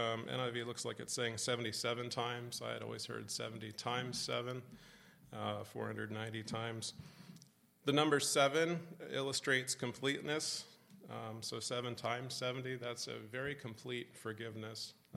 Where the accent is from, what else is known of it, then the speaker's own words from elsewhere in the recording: United States; as an American who doesn't come from a city